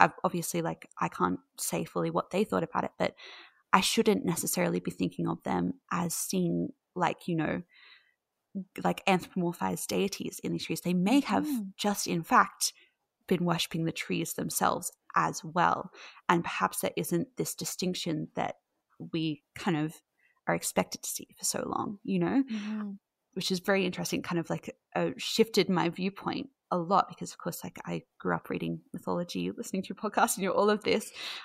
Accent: Australia; I'm from Australia.

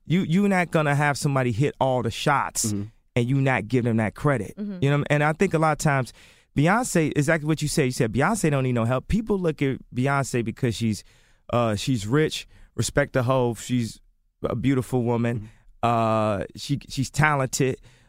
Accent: Chicago, Illinois, United States; Ghetto was fun. I mean, I'm from Chicago.

